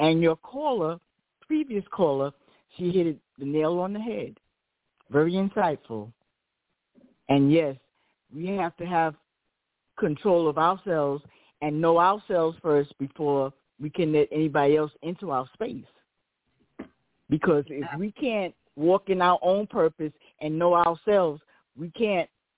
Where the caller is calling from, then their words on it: South Carolina, United States; Avon's sister, and I'm calling from South Carolina.